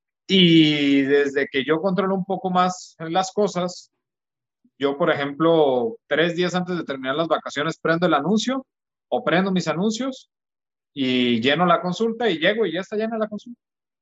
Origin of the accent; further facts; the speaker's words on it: Mexico; yo soy de México, yo estoy en México.